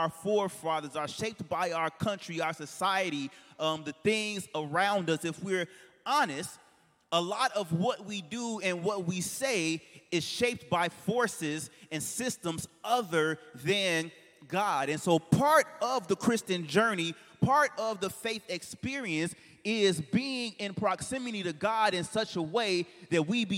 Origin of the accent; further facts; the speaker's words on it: Inglewood, California, United States; When I tell somebody that I grew up in Inglewood, it automatically gives them a sense of who they think that I am.